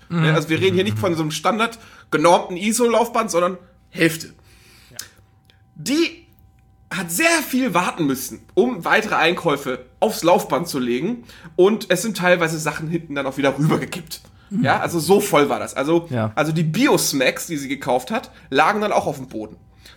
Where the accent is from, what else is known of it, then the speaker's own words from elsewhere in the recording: Northern Germany, Germany; Bei uns im Norden hieß das übrigens Budnikowski immer.